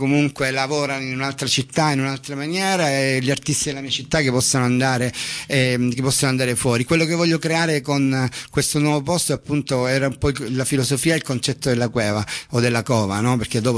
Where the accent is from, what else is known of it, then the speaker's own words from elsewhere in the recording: Apulia, Italy; Adesso che sono andato nel Salento era per me un anno di riflessione, però mi è ripiaciuta molto la mia terra